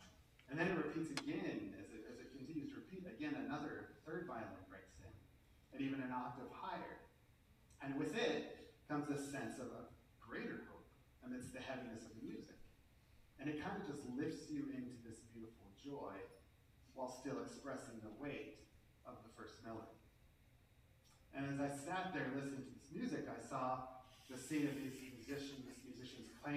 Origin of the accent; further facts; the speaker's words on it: United States; As an American, I'll fight for my freedom first before I'm going to fight for someone else's who lives in another country.